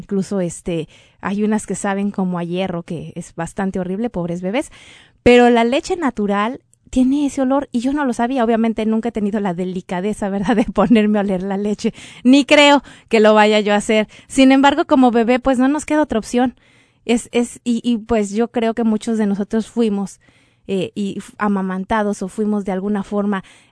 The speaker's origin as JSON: {"language": "Spanish", "country": "Mexico", "said": "Y yo sé que es un día muy importante en México, en mi país"}